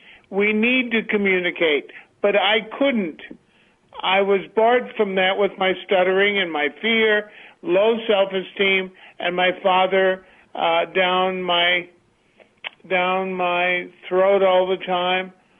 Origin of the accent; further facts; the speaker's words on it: Cedar Rapids, Iowa, United States; Donna, I lived in Cedar Rapids, Iowa, and my father came here as a Lebanese immigrant with his mother